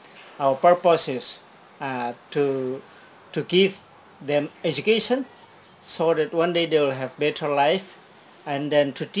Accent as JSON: {"language": "English", "region": "Chin State", "country": "Myanmar", "said": "I am from this one of the tribal group, which is Chin, which is in the northwest of Myanmar. I came from the border of India."}